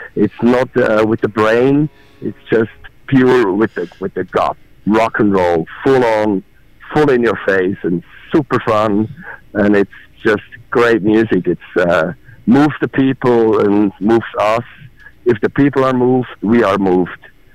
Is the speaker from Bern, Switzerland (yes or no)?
yes; Bern, Switzerland; first language Swiss German; English is a second language; And our native language, we are from Bern, Switzerland. Our native language has the name Schweizerdeutsch.